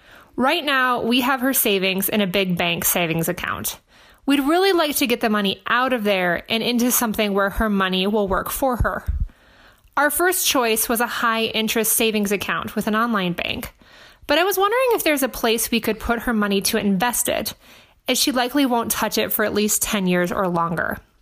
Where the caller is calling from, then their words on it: Minnesota, United States; I'm from Minnesota.